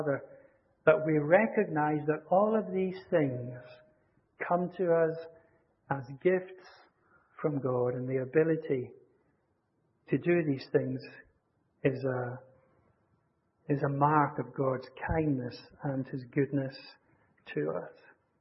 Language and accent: English; Scotland, United Kingdom; speaking as a Scotsman